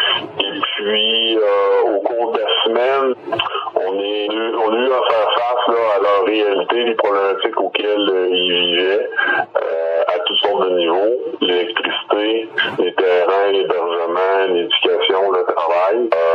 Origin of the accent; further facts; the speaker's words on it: Sorel-Tracy, Quebec, Canada; Moi, je viens du Québec. Je suis de la région de Sorel-Tracy.